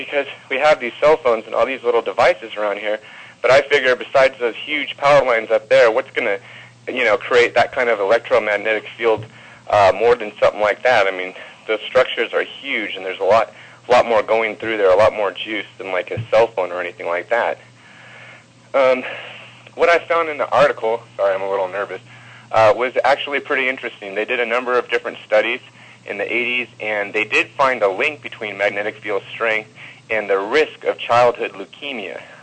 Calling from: California, United States; from California.

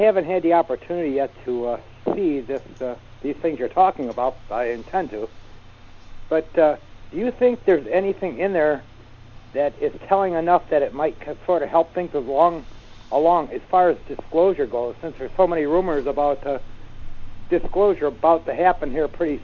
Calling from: Elgin, Illinois, United States; I'm calling from Elgin, Illinois.

